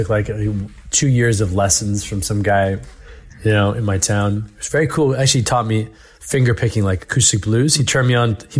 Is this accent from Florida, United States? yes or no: no; Philadelphia, Pennsylvania, United States; born there; So I was born in Philadelphia, and very funnily enough, it's very pertinent.